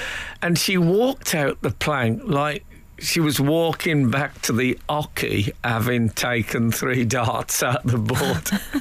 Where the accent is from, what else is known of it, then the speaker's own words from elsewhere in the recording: Leeds, Yorkshire and the Humber, United Kingdom; I mean, there was a slight element of I'm from Leeds, so I've never seen mango before.